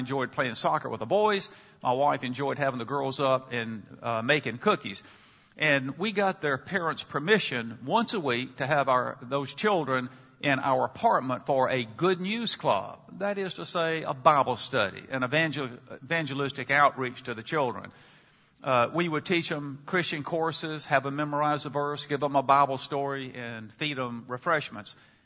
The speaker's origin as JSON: {"language": "English", "region": "American South", "country": "United States", "accent": "Southern", "moved": "yes", "lives_now": "Chicago, United States", "said": "And because I've been away from home for over four decades, I naturally assumed that I had lost my Southern accent. But my students in Chicago tell me, no, that's not the case"}